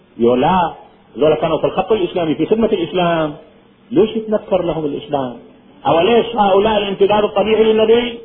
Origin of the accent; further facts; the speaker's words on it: Iraq; قلت له من العراق. قال لي انت على اي مذهب؟ قلت له انا على مذهب اهل البيت، على مدى الإمام الصادق جعفر بن محمد الصادق.